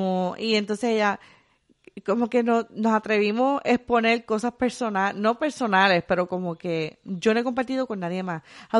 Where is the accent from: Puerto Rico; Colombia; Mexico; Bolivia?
Puerto Rico; Salinas; tan pronto yo le dije, soy boricua de Salinas